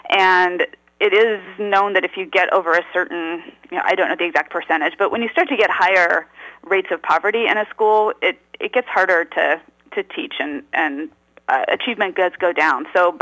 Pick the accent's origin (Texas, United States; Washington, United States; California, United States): California, United States; Los Angeles; Yep, so I grew up in Los Angeles, and when I was in sixth grade, Proposition 13 passed.